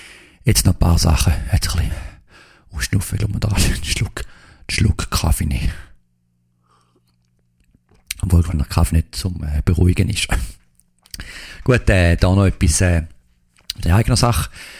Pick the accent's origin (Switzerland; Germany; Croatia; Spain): Switzerland; St. Gallen; accent: St. Gallen dialect; ist mein Akzent, den ich habe, ist scheinbar, ja, finde ich noch interessant. Also es ist ganz ungewohnt für mich als St. Galler.